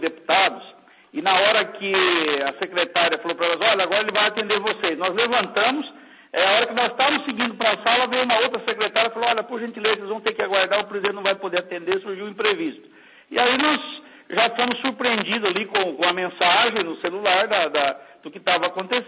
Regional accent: Brazil; a gente fica muito triste como brasileiro, como cidadão e também como deputado

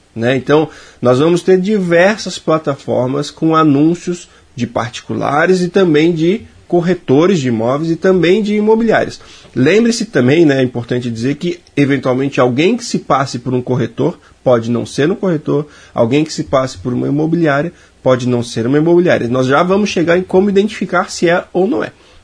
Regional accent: Florianópolis, Santa Catarina, Brazil; Eu sou natural de Florianópolis

